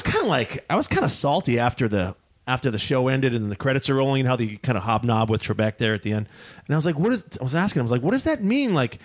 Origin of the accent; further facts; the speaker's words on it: Boston, Massachusetts, United States; Boston, baby. Go Pats.